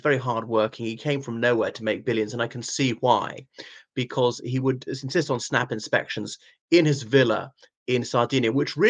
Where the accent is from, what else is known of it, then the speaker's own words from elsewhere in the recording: Ireland; from Ireland.